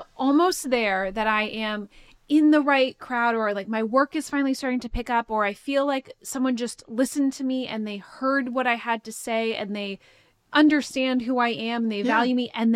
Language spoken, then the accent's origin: English; Los Angeles, California, United States; Even growing up in Los Angeles and the pools of people I grew up with and my dad's career at Warner Brothers